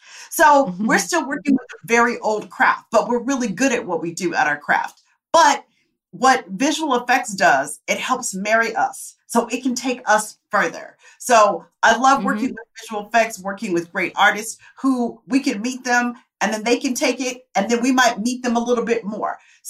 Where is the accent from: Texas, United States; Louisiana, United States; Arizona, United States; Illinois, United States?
Arizona, United States; Tempe; I come from Tempe, Arizona. I don't know anybody in this business.